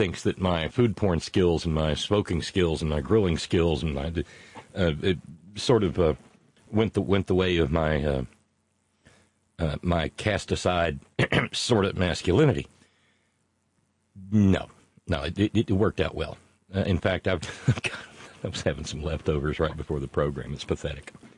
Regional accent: Alabama, United States; the marinade from where I grew up in Alabama.

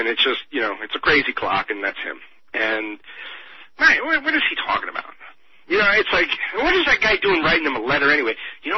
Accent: Tampa, Florida, United States; born there; I was born in Tampa, folks.

